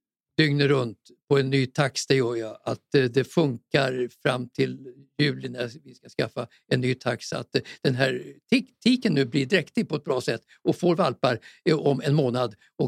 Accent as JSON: {"language": "Swedish", "town": "Stockholm", "region": "Stockholm County", "country": "Sweden", "said": "jag är stockholmare också"}